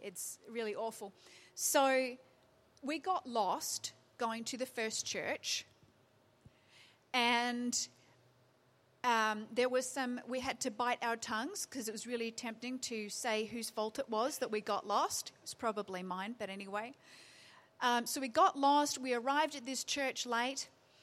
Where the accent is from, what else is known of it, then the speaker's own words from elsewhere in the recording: Perth, Western Australia, Australia; And I thought Perth was hot. I grew up in Perth.